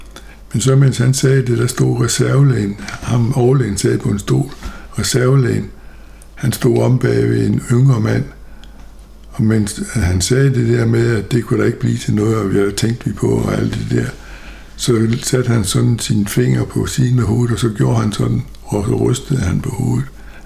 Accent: Jutland, Denmark; born there; also born or lived in Funen; Jeg er 77 år gammel. Jeg er født i Jylland, men har levet det meste af min tid på Fyn. Blev så repatrieret i det jyske fra 1975 til 80, og vendte så tilbage til Fyn, hvor jeg har boet siden

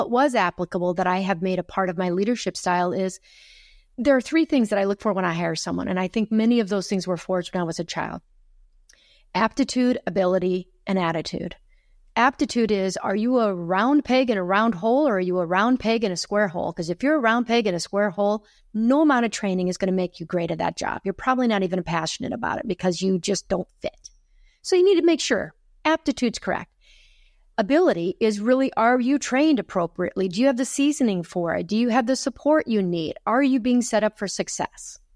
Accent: Midwest, United States; And that I love it growing up in the Midwest.

